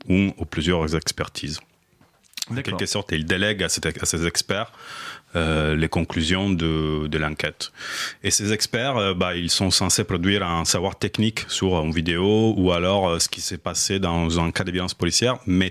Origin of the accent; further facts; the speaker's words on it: Italy; French is a second language; now in Paris, France; je suis journaliste, je suis italien, mais je vis à Paris depuis longtemps